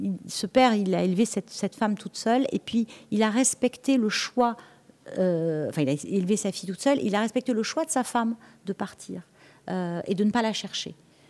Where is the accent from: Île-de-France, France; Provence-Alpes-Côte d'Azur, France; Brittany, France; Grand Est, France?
Brittany, France; parce que je suis bretonne, donc moi une eau à 14 degrés ça me fait pas peur.